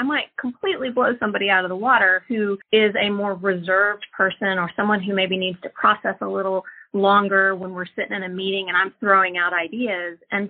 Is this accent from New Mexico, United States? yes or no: no; Austin, Texas, United States; Well, I'm from Austin. I was actually born and raised here. I know that's not a very common thing these days, but I've been here for a long time.